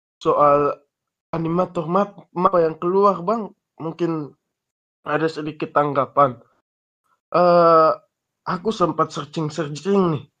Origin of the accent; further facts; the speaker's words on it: Kupang, East Nusa Tenggara, Indonesia; kerja yang kami orang Timur Kupang biasa bilangnya fukfak